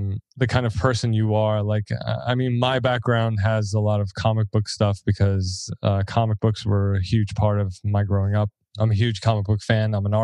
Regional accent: Brooklyn, New York, United States; I'm from Brooklyn. I talk with my hands.

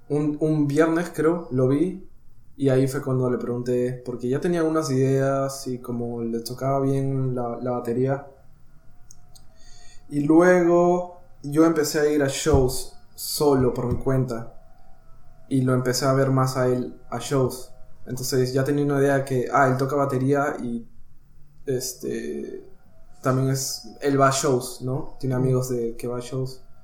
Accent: Peru; moved away as an adult; now in Miami, United States; Y me crecí todo mi vida en Perú, hasta los 18. Y luego llegué acá a Miami.

